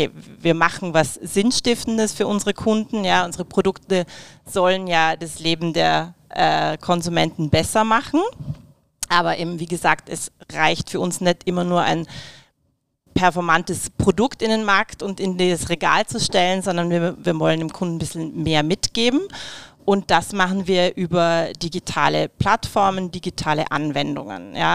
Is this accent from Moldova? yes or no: no; Austria; moved away as an adult; now in Germany; Man hört es wahrscheinlich dann auch, ich komme nicht gebürtig aus Deutschland, sondern aus Österreich, lebe aber schon über 12 Jahre hier.